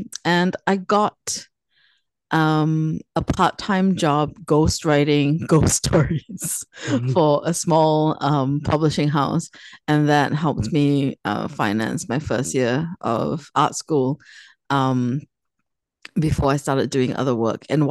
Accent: Singapore; I started to realize that a lot of the work I was putting out dealt with experiences growing up in Singapore, living there as a young adult.

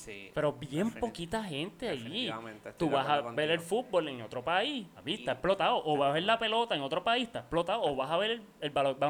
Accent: Ponce, Puerto Rico; ya me fui de Ponce.

